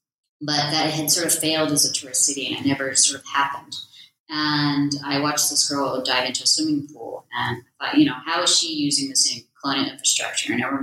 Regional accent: United States; My parents were immigrants to America. I grew up in the States. I am diasporic to South Africa

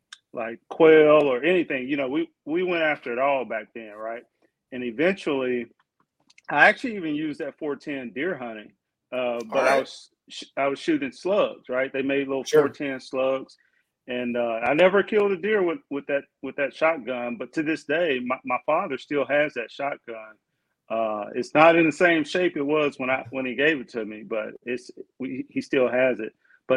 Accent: Jackson, Mississippi, United States; I grew up in Mississippi, right? Jackson, Mississippi.

